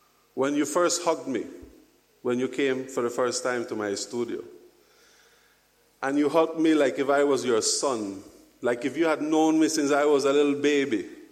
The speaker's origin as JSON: {"language": "English", "country": "Belize", "said": "It's like that in every single island or in my home country in Belize."}